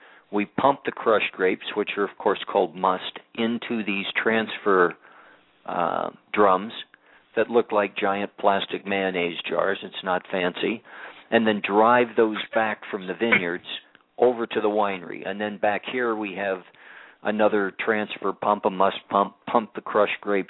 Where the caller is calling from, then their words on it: Moscow, Idaho, United States; we're calling from Moscow, Idaho, and Moscow, the city limits of Moscow, also happens to be the state line.